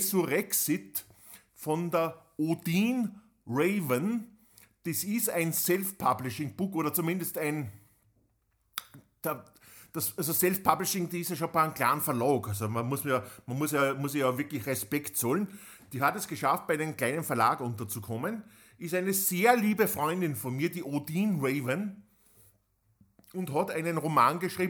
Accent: Upper Austria, Austria; bei uns im Mühlviertel sagt man Titan Quest

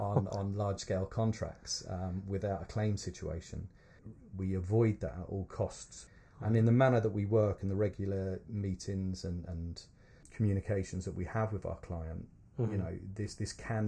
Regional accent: Ireland; I think, look, we're from Ireland, and we're always going to have our main base there.

